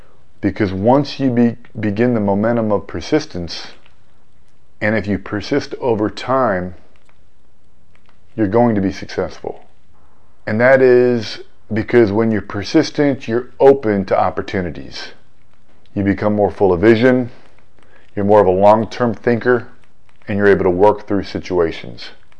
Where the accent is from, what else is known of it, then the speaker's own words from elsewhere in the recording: Seminole, Florida, United States; I mean, we grew up in Seminole, Florida. Middle-income, middle-class family